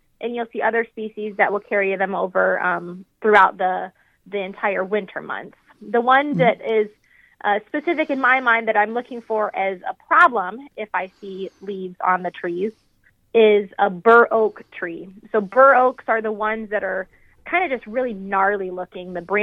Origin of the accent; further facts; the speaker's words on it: Iowa, United States; I kind of grew up here in Iowa State, even though I'm actually from Northeast Iowa.